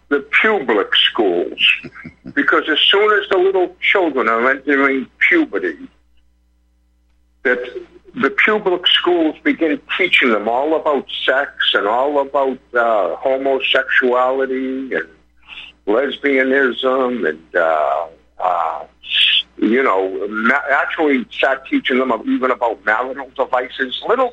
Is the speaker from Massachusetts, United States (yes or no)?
yes; Bedford, Massachusetts, United States; I was actually from the Bedford, there's a Bedford, New Hampshire, but in Bedford, Massachusetts